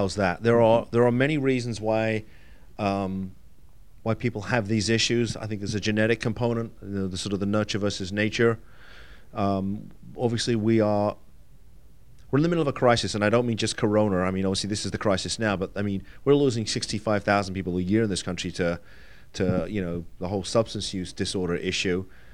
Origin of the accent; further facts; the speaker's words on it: United Kingdom; moved away as an adult; I was. Came here just before my 21st birthday. So I tell people my accent is like my hair. It's there, but it's definitely going.